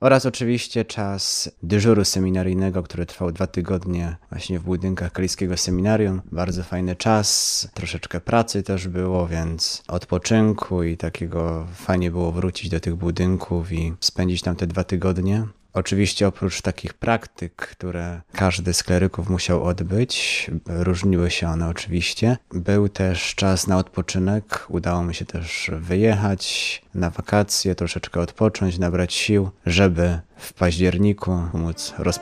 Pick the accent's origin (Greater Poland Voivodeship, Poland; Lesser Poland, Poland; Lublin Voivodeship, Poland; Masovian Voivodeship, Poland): Greater Poland Voivodeship, Poland; Janków Przygodzki; jestem klerykiem drugiego roku, pochodzę z parafii świętego Józefa z Jankowa Przygodzkiego.